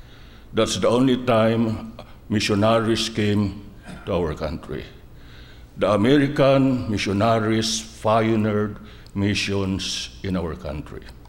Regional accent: Philippines; English is a second language; from the Philippines.

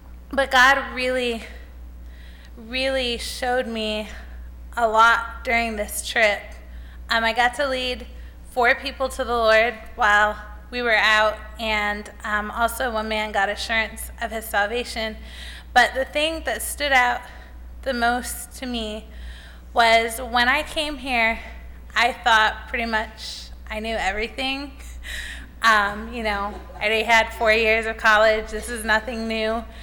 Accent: Crestline, Ohio, United States; I'm from Crestline, Ohio, and I'm a master's student

